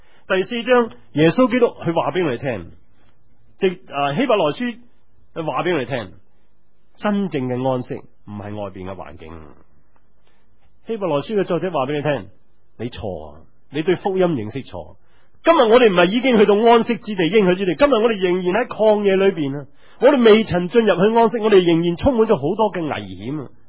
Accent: Hong Kong; 话我哋香港人，如果我用一个比喻，大家会明白

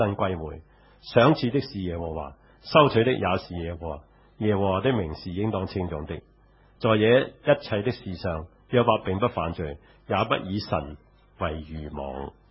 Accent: China; 佢唔同我哋中国人所讲嘅，中国人我哋所讲人係人自然就有悲欢离合啦

